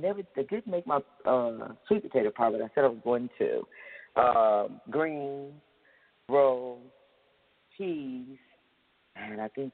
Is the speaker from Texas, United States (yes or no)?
yes; Texas, United States; If it's anything over 60 degrees to me, I'm a Texan, it's cold. It's cold.